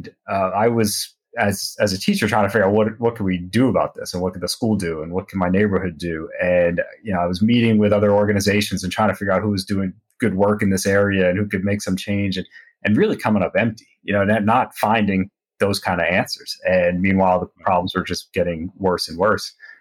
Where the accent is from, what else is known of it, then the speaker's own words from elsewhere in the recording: Massachusetts, United States; also born or lived in New Jersey; I grew up mostly on the East Coast. I was born in New Jersey and grew up predominantly in Massachusetts.